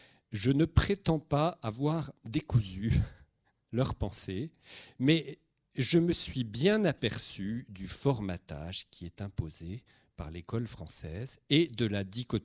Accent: Algeria; first language Kabyle and Arabic; French is a second language; tout a commencé en Algérie, mon pays natal. Je suis le fruit, amer ou sucré, je ne sais, d'un pluriculturalisme des plus beaux. Mon père est kabyle, ma mère est arabe.

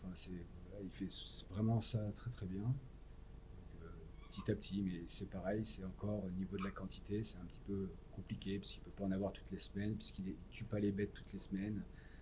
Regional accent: Bellac, Nouvelle-Aquitaine, France; Je suis originaire d'à côté de Bellac, et quand je retourne chez mes parents

